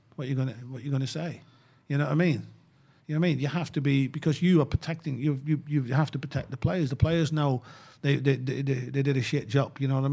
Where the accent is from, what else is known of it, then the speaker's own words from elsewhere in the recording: Netherlands; English is a second language; I grew up in Holland, you know what I mean? I didn't have a particular, you know, I wasn't a fan of a particular club in Holland, but I liked PSV because I came from that area.